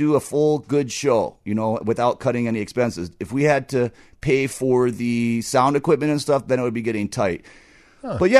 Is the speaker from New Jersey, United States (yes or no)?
no; Los Angeles, California, United States; also born or lived in New York; I've lived in New York for a long time. I was born and lived in Los Angeles area in California.